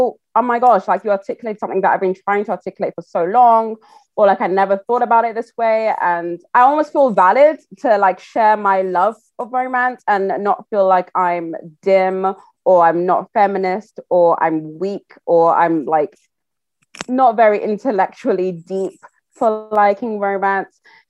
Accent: Nigeria; and I'm Nigerian, I'm Yoruba

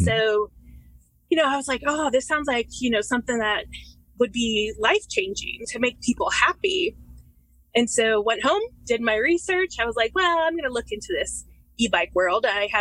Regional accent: Ohio, United States; Well, I'm from Ohio.

